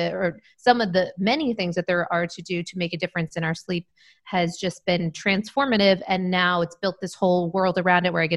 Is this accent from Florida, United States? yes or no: no; Maine, United States; also born or lived in Syracuse / Las Vegas / New York; And, but was originally from Maine and went to school in Syracuse. So kind of, newer to the West Coast and loving it